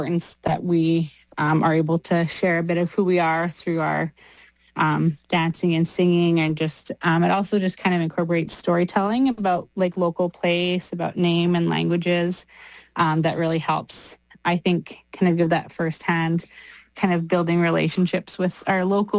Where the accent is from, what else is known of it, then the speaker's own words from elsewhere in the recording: British Columbia, Canada; I'm from the Squamish Nation.